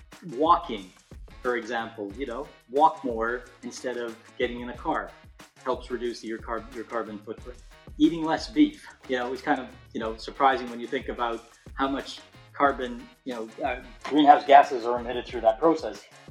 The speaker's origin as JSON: {"language": "English", "country": "Canada", "tie": "born there", "said": "I was born in Canada, but I'm Italian, so Godfather for sure."}